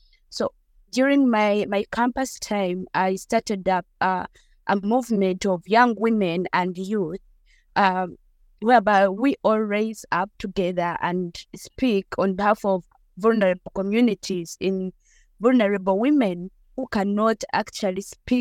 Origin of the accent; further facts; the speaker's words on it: Uganda; I come from Uganda. I'm an accountant by profession.